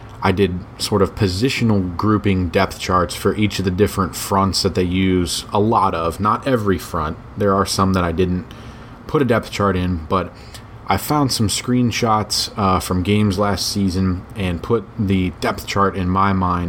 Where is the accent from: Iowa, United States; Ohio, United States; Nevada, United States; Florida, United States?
Ohio, United States; Cincinnati; Had the chance to go to my hometown Cincinnati Reds game on Saturday.